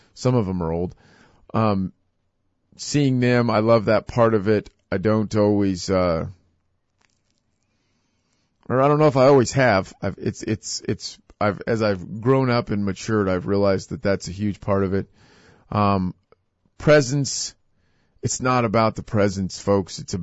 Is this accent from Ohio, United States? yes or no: no; Hutchinson, Kansas, United States; My hometown, I really wanted to cover the fact that Hutchinson, Kansas has some great traditions, some great memory-making events.